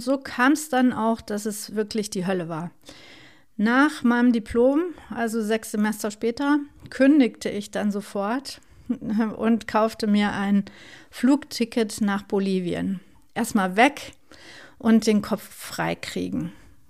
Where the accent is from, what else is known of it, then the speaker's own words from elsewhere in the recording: Bochum, North Rhine-Westphalia, Germany; wie ihr vielleicht hört, bin ich im Ruhrgebiet aufgewachsen, und zwar in Bochum.